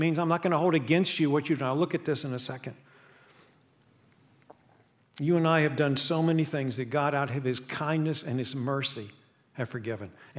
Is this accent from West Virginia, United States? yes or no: yes; West Virginia, United States; I'm from West Virginia, and that's one of the things we're famous for.